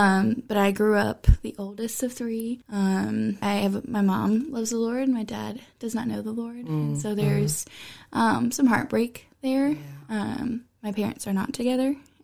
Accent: Virginia, United States; I am a native of the Shenandoah Valley.

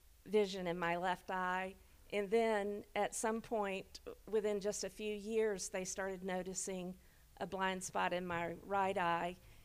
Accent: Georgia, United States; I was in Savannah, Georgia at the time. I'm originally from Georgia

